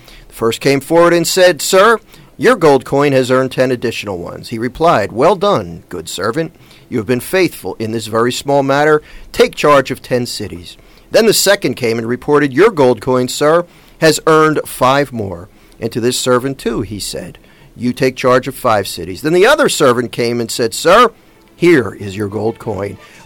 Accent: Philadelphia, Pennsylvania, United States; I'm a Philadelphian, born and raised here.

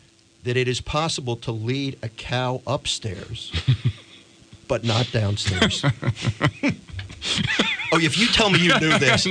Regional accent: Philadelphia, Pennsylvania, United States; I told him I'm from the Philadelphia area

